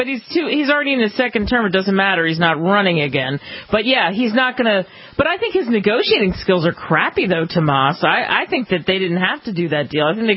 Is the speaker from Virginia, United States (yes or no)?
no; New Jersey, United States; because I said I would walk back to my home state naked to New Jersey if the president was impeached